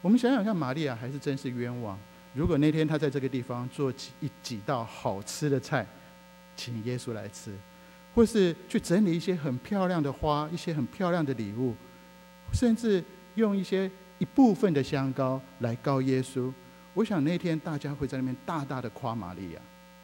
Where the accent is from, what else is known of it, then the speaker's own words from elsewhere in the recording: China; 我们中国人也常在新闻上看到什么是丑闻